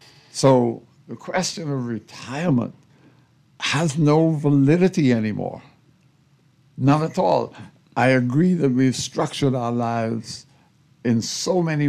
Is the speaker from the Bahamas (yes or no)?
yes; Bain Town, New Providence, Bahamas; I was born in New Providence. I was born in Grantstown, actually, right behind the Grantstown Post Office.